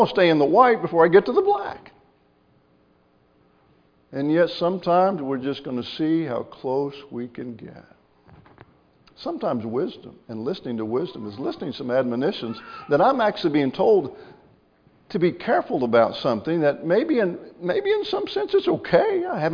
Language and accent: English; Williams, Indiana, United States; I'll just tell you my own experience growing up in Williams, Indiana.